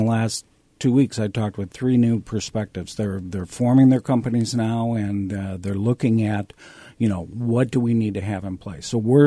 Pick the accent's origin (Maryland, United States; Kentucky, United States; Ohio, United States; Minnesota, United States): Minnesota, United States; Twin Cities; now in Des Moines, United States; I grew up in the Twin Cities.